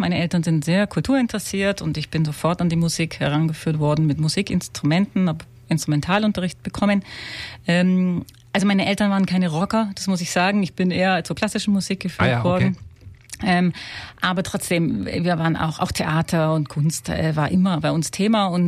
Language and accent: German; Augsburg, Bavaria, Germany; Genau, ich bin geboren in Augsburg.